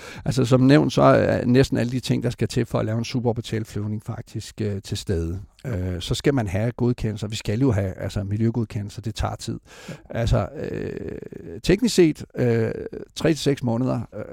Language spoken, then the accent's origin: Danish; Esbjerg, Region of Southern Denmark, Denmark; Jeg har selv født og opvokset i Esbjerg.